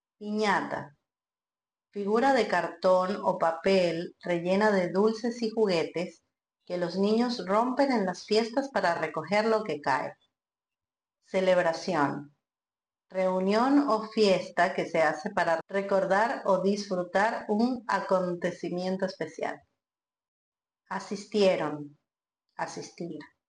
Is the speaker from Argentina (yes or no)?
no; Venezuela; En mi país es tradición servir la torta junto con gelatina, quesillo, pudín y refresco. Ese es el combo más esperado de todos los cumpleaños en Venezuela.